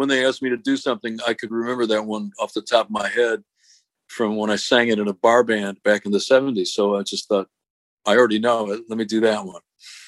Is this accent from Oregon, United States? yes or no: no; Detroit, Michigan, United States; I grew up in the Detroit area